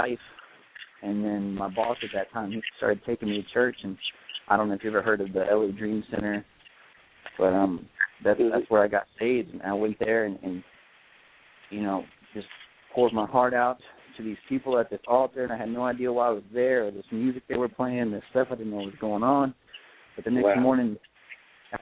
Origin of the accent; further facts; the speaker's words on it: Virginia, United States; You know, I grew up on the East Coast, originally from Virginia, and I was, involved in just a small town kind of atmosphere